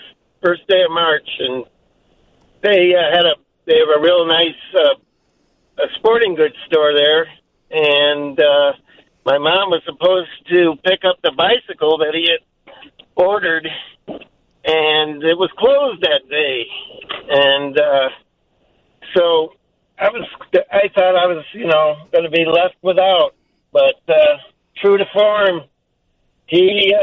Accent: Wilmette, Illinois, United States; we grew up in Wilmette

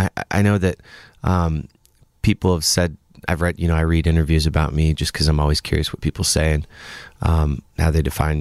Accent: Bellingham, Washington, United States; Even Bellingham was like, since I grew up outside of Bellingham, was kind of a bigger place.

